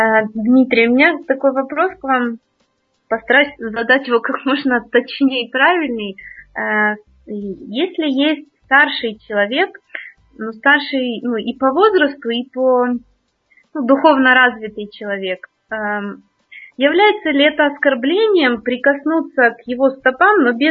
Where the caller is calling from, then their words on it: Kyiv, Ukraine; я из Киева.